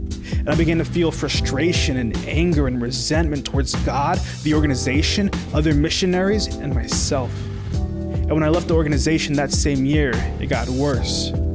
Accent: Edinburgh, Texas, United States; See, I grew up in Edinburgh, Texas in the Rio Grande Valley.

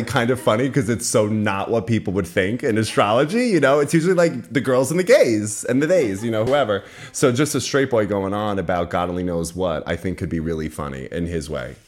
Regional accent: New York, United States; So for context, like I grew up in the Essex of New York. Truly, truly. I'm a Long Island boy through and through. Okay. Working class, blue collar, the whole thing.

